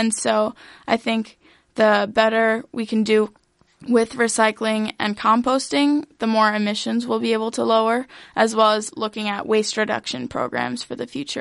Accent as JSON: {"language": "English", "town": "Ames", "region": "Iowa", "country": "United States", "tie": "born or raised there", "said": "I have a lot of connections from growing up in Ames for the past 20 years"}